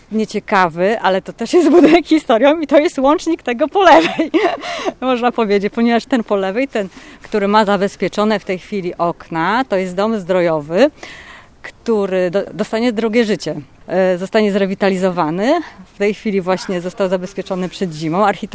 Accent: Gdańsk, Pomeranian Voivodeship, Poland; Urodziłam się w Brzeźnie. Na początku było tak, że jak to dzieciństwo, no nic, normalne, fajne

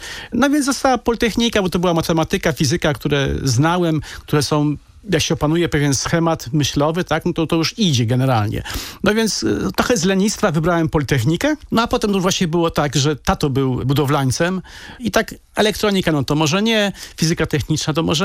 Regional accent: Sopot, Pomeranian Voivodeship, Poland; ja się nie wywodzę z jakiegoś bogatego domu. Wychowałem się na tym właśnie sopockim podwórku i myśmy przez te 18 lat, o których pan wspomina, mieszkali z rodzicami w jednopokojowym, małym mieszkaniu, najpierw na ulicy Grunwaldzkiej lub Kilińskiego.

